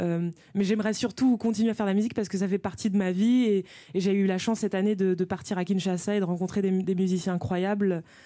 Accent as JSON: {"language": "French", "country": "France", "accent": "French", "said": "il tenait à ce que je garde mon accent français"}